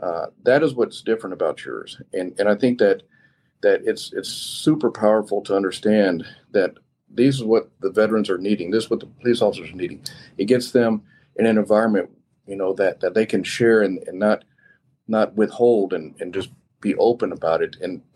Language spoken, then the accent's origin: English; Missoula, Montana, United States; born there; I was born in Missoula, Montana. So to me, that's God's country.